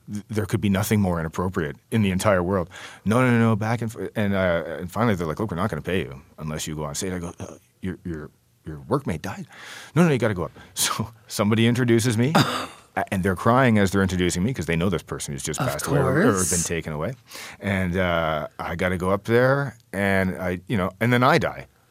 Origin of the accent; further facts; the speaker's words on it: Canada; Yeah, I'm not going to make people think I'm American. I was Canada.